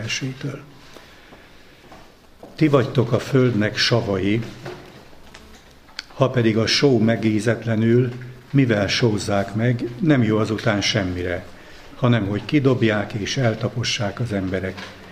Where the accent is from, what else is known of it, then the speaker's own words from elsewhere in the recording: Balatonlelle, Somogy, Hungary; Gyerekkoromban Balaton lellén laktam, de nem bent a városban, hanem attól kívül, egy hegynek a tetején, az erdő szélen